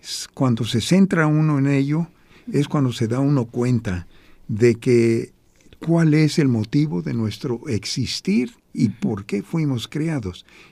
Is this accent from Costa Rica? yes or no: no; United States; born there; Con el tiempo crecimos aquí en Estados Unidos nosotros, y yo soy nacido aquí.